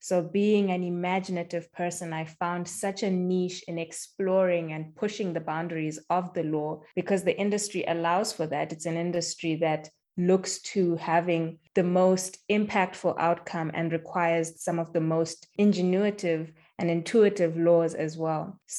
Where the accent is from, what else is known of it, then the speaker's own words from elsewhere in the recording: Bulawayo, Zimbabwe; born there; I was born in Bulawayo, Zimbabwe, which is the arts and culture hub of Zimbabwe.